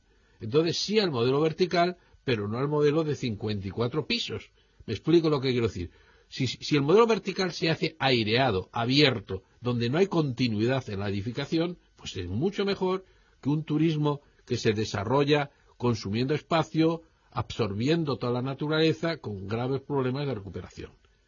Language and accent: Spanish; Spain; Somos maravillosos los españoles.